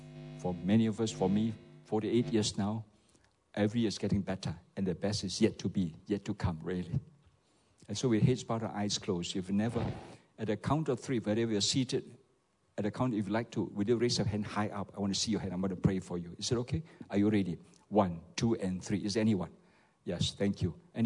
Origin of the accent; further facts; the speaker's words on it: Malaysia; You're very special. I'm a pastor from Malaysia.